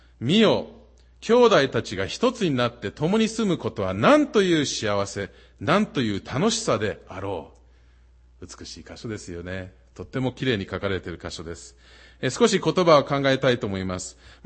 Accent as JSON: {"language": "Japanese", "region": "Minnesota", "country": "United States", "lives_now": "Boston, United States", "said": "私ももともとボストンの人じゃないんです。ミネソタ出身ですけれども"}